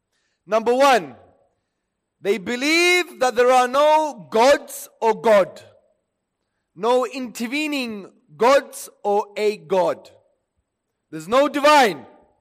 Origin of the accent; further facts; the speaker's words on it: Pakistan; English is a second language; We're not British, we're Pakistanis, yeah?